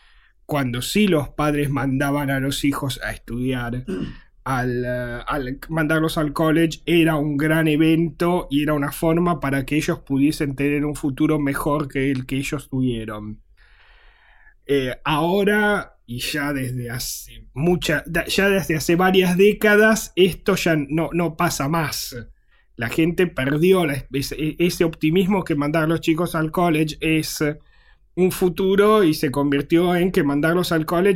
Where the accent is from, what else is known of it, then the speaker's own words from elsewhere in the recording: Italy; Spanish is a second language; cuando yo crecí en Italia era una de las series